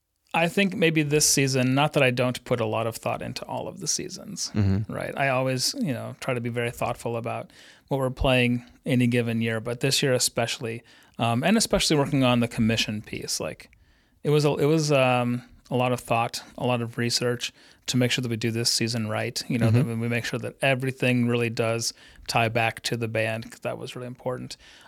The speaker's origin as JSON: {"language": "English", "town": "Ames", "region": "Iowa", "country": "United States", "tie": "born or raised there", "said": "I grew up in Ames, Iowa, and Ames has a very strong community municipal band there."}